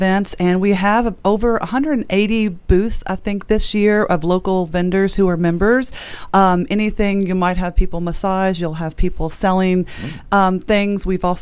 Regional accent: Bardstown, Kentucky, United States; And I grew up in Bardstown, which is even more bourbon.

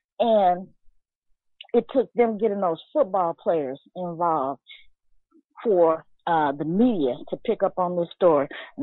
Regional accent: Memphis, Tennessee, United States; When I attended the University of Memphis back in my hometown, the University of Memphis

